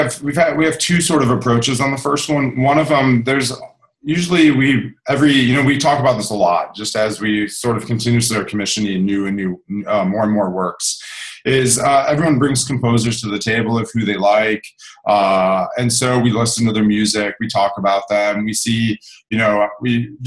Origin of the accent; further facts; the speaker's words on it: Chicago, Illinois, United States; You know, I grew up here in Chicago